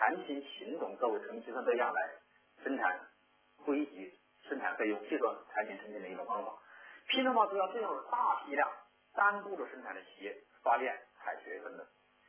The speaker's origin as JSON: {"language": "Chinese", "country": "Taiwan", "said": "咱们作为台湾人啊，应该对这个都很熟悉。"}